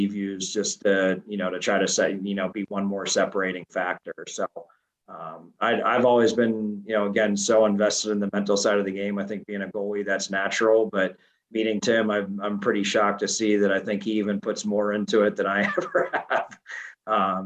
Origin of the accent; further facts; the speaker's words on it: Pittsburgh, Pennsylvania, United States; I'm obviously biased from Pittsburgh